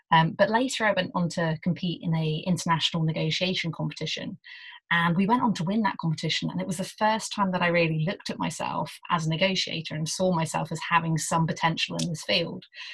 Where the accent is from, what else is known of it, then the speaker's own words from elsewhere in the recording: England, United Kingdom; So as you may detect from my accent, I was born and raised in England.